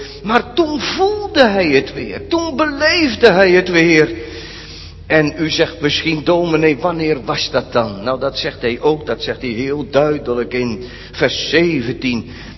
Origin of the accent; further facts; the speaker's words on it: Urk, Flevoland, Netherlands; ik ben natuurlijk in mijn jeugd op Urk opgegroeid. En iedereen ging naar de kerk, iedereen in Urk.